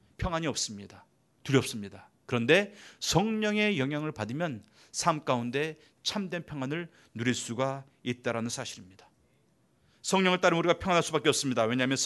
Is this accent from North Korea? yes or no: no; South Korea; 그래서 내가 어디서 어떤 삶을 살아도 저는 한국 사람이에요.